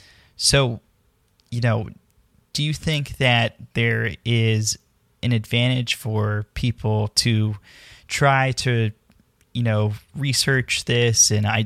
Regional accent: Arkansas, United States; sometimes I talk about growing up in Arkansas, which still has active KKK cells in it

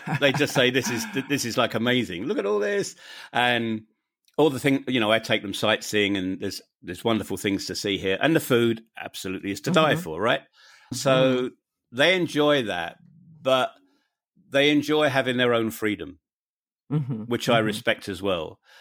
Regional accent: United Kingdom; accent: British; My two grandsons now make fun of their parents and are about to make fun of me because of my British accent, because they speak with a New Jersey accent.

